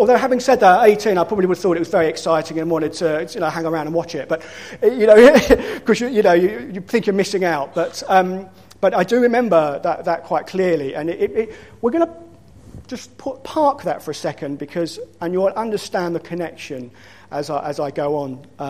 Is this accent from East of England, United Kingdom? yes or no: no; Slade Green, London, United Kingdom; And I would commute from my hometown in Slade Green and go up to Charing Cross Station, and there I'd get the tube.